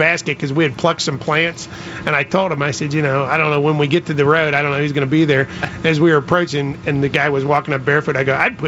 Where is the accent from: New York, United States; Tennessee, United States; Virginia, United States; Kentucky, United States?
Kentucky, United States; Couple years ago, I was flying in rural Kentucky, and I'm from Kentucky, so I kind of defend the territory